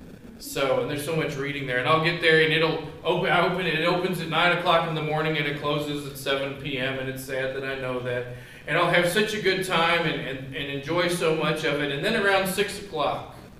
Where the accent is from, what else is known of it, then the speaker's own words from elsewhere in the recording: Kentucky, United States; Of course, my home state of Kentucky, and a lot of different environments, different people that you meet.